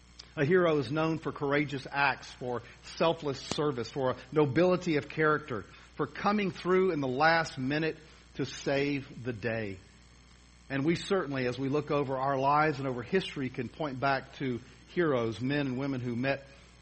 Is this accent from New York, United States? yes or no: no; Little Rock, Arkansas, United States; I started out in my hometown, obviously, of Little Rock